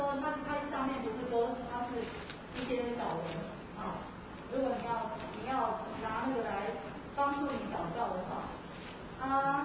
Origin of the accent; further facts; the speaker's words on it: Taiwan; 虽然我是台湾人，可是还是唱国语会比较发音会比较正确一点哈。